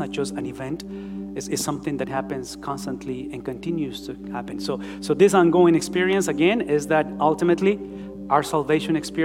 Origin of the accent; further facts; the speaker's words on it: Mexico; first language Spanish; English is a second language; now in United States; I told you that 1990, I came from Mexico into the United States. The evidence of my 30 years of pilgriming and journeying through this country is that I tried to speak English. English is the evidence that I've been here for a while. Spanish is who I am.